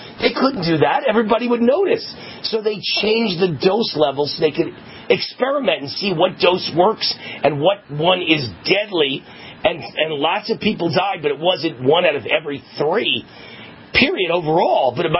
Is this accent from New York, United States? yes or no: yes; New York, United States; I come from New York.